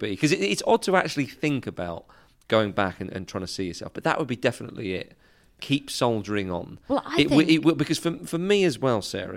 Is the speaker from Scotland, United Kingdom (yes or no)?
yes; Scotland, United Kingdom; my parents were English and I grew up in Scotland.